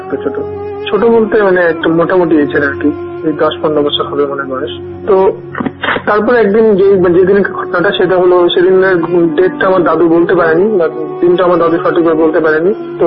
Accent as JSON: {"language": "Bangla", "town": "Dinajpur", "region": "Rangpur Division", "country": "Bangladesh", "tie": "born or raised there", "said": "আমি Dhaka পলিটেকনিকের final year একজন student. আমার হোমটাউন দিনাজপুরে, দিনাজপুরের একটা উপজেলায়।"}